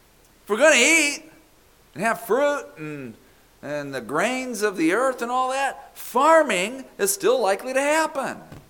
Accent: Southwest, United States; I grew up in the Southwest where citrus trees are just dominant. Citrus trees grow so well in the desert.

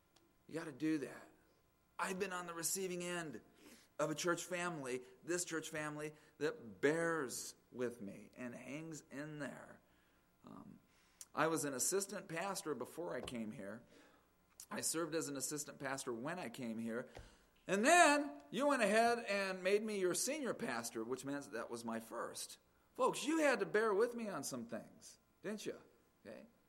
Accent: Las Vegas, Nevada, United States; born there; I was born in Vegas, and then we'd go back and forth, Vegas to Phoenix.

